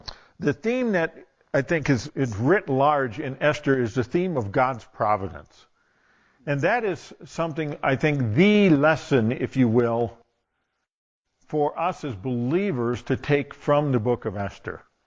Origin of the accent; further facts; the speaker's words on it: DeMott, Indiana, United States; born there; also born or lived in Wisconsin / Michigan; I was born in DeMott, Indiana. Then I moved to Highland, Indiana. Then I moved to Vernonwood, Wisconsin. Then I moved to Marquesan, Wisconsin. Then I moved to Big Rapids, Michigan. Then I moved to Grand Rapids, Michigan.